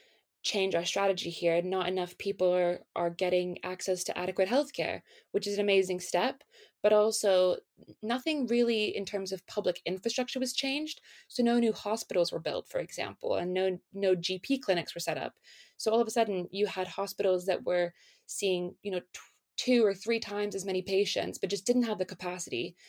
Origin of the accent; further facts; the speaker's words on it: Toronto, Ontario, Canada; now in London, United Kingdom; I'm from Toronto, Canada, and I'm currently doing my MBA at Holt International Business School at their London campus.